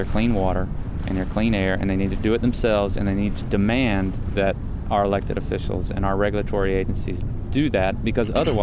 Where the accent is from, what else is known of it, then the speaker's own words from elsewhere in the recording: North Carolina, United States; I grew up on the Cape Fear River. I was born and raised here, and, you know, as even a small child, you know, spent a lot of time on the river paddling with my family and fishing and camping